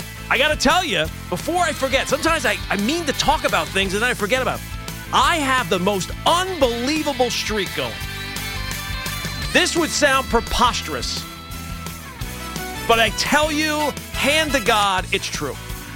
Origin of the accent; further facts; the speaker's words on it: New Jersey, United States; I come from Jersey, I live in Jersey, I use the Holland Tunnel.